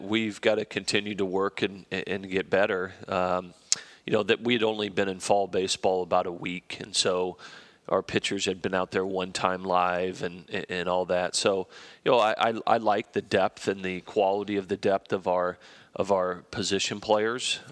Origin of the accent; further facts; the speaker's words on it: Council Bluffs, Iowa, United States; We followed the Kansas City Royals. Kansas City was just a couple hours south of us, and so that was our team.